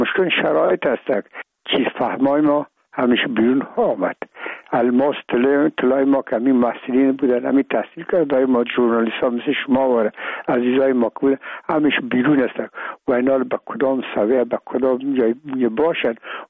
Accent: Afghanistan; ما افغان هستیم

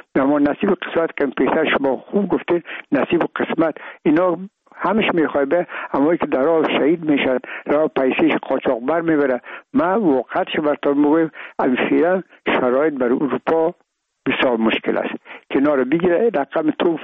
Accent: Afghanistan; ما افغان هستیم

